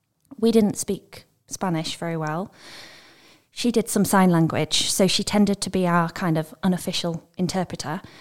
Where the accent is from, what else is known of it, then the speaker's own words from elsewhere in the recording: Ilkley, Yorkshire and the Humber, United Kingdom; So I grew up locally. I grew up in Ilkley